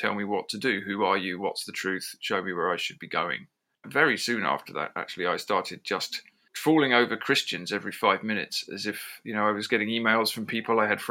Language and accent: English; England, United Kingdom; now in Ireland; So I'm English, so I suppose culturally it would make sense for me to be Anglican. I live in Ireland, so it would be easiest to be Catholic.